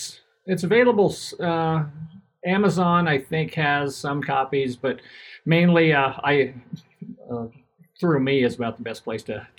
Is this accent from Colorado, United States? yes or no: yes; New Castle, Colorado, United States; And so growing up in Newcastle, there is a kind of a burned scar on the Hogback Mountains right beside the town.